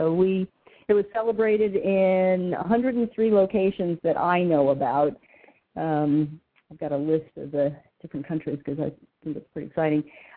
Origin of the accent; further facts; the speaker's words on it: Florida, United States; also born or lived in Atlanta, Georgia / Virginia; now in Charlottesville, United States; I live near Charlottesville, Virginia. I grew up in Florida and practiced for 18 years in Atlanta, Georgia, and moved to Virginia 10 years ago.